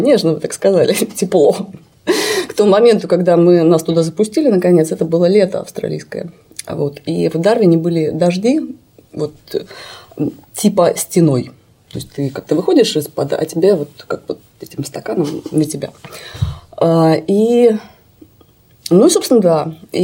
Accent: Novosibirsk, Novosibirsk Oblast, Russia; А я, как человек из Новосибирска, который вырос с пониманием того, что у хорошей машины руль справа.

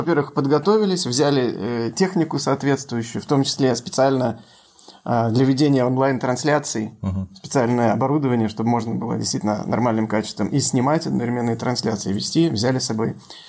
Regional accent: Russia; Мы такие, мы из России.

